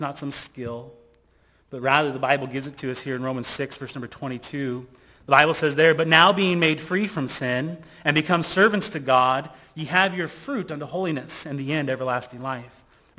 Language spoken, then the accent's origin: English; Colorado, United States; My family was reached through a church in Colorado. I was born and raised in Colorado. I'm the youngest of seven kids.